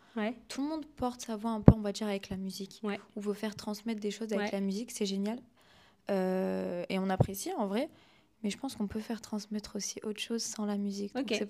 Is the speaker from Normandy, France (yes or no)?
no; Marseille, Provence-Alpes-Côte d'Azur, France; On est Marseillais, c'est tout. Il n'y a rien d'autre. Quand tu vas te présenter aux autres, c'est « je suis Marseillaise ».